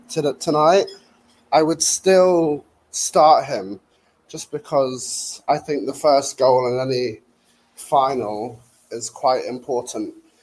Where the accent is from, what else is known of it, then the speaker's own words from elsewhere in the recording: England, United Kingdom; I am English